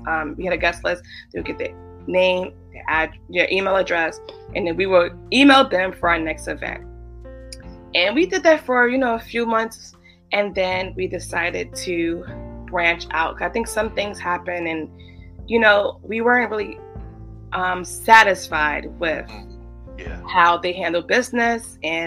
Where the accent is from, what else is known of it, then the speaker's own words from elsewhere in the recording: New York, United States; And we're just like, you know, we're from New York.